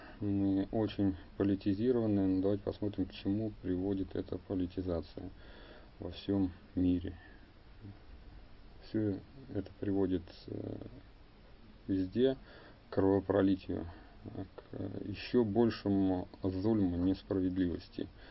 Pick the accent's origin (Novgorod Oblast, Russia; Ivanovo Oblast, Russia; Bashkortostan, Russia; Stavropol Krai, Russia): Bashkortostan, Russia; born there; moved away; Вот я родился в России, моя родина — Россия. Если брать, значит, глубже, может быть, там я родился в Башкирии, наверное, Башкортостан, хотя я большую часть жизни прожил уже не там, поэтому для меня родина Россия, и я, альхамдулилля, считаю себя мусульманином.